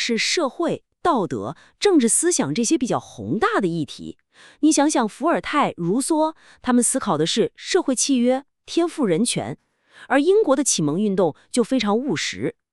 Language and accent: Chinese; China; 我们中国人要学习孔孟之道